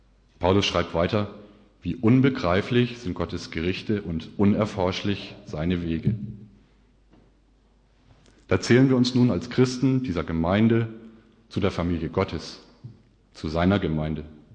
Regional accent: Northern Germany, Germany; Ich als Norddeutscher, ich komme aus der Nähe von Hamburg

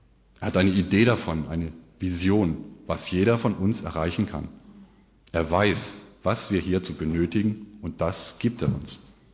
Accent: Northern Germany, Germany; Ich als Norddeutscher, ich komme aus der Nähe von Hamburg

